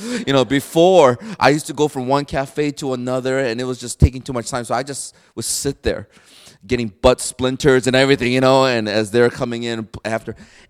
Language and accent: English; Chicago, Illinois, United States; now in Ann Arbor, United States; And literally within 1 month of us getting married, we moved to Ann Arbor. And we're from Chicago.